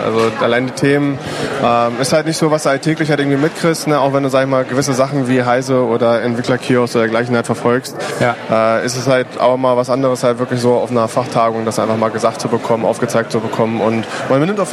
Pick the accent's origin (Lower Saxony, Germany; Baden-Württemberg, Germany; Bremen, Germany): Lower Saxony, Germany; Hanover; wie du schon gesagt hattest. Ich komme gebürtig aus Hannover, arbeite auch in Hannover bei HolisticNet.